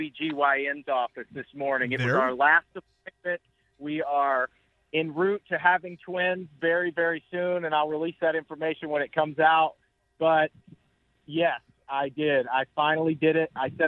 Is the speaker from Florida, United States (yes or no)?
no; Tennessee, United States; I mean, I'm from Tennessee, you know. It was a rare occasion.